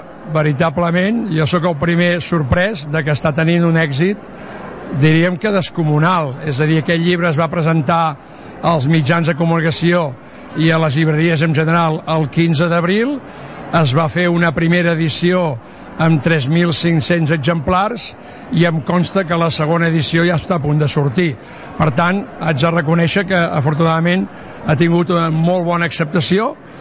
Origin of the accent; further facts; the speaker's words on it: Piera, Catalonia, Spain; com a pierenc, poder presentar el llibre en el meu poble estimat, que és l'última hora, la meva arrel està aquí.